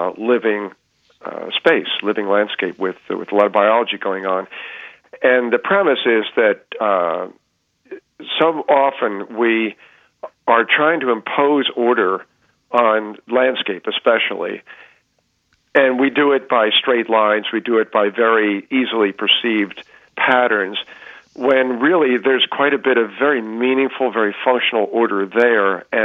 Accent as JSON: {"language": "English", "region": "New Jersey", "country": "United States", "said": "I came down here from Jersey, as they say, to go to school as an engineering major at the University of Delaware"}